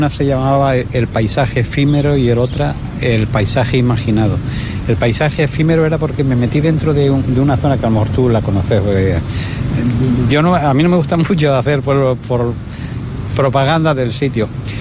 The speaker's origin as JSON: {"language": "Spanish", "town": "Las Palmas", "region": "Canary Islands", "country": "Spain", "tie": "born there", "lives_now": "Fuerteventura, Spain", "said": "yo nací en Las Palmas y llevo aquí, me parece, son 60 y tantos años."}